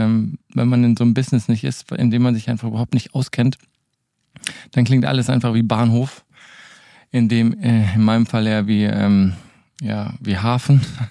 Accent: Germany; ich bin ja ein Deutscher

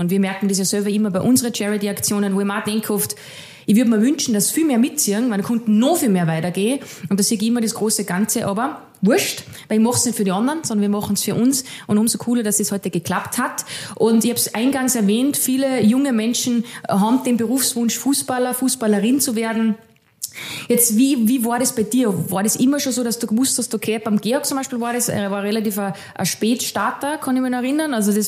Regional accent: Salzburg, Austria; Ich habe Freundinnen, da sind die Kinder dann, ich bin aus Salzburg.

